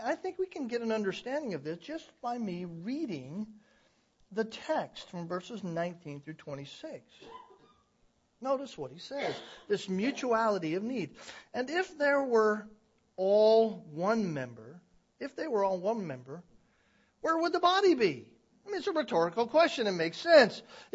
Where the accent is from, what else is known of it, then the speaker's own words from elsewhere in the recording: California, United States; also born or lived in Florida; You know, I'm from California. I lived in Florida.